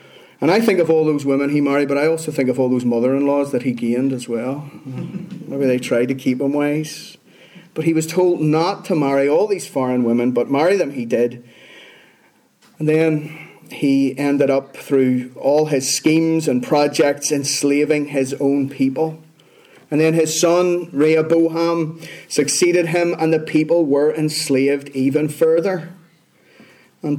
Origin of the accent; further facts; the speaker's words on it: Northern Ireland, United Kingdom; When I lived in Leeds, I gave up in my year trying to tell people I was from Northern Ireland.